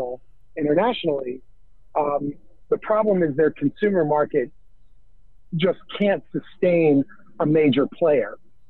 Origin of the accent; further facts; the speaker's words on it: New York, United States; I am American. I'm a proud American. I'm born and raised in New York. I'm born and raised in New York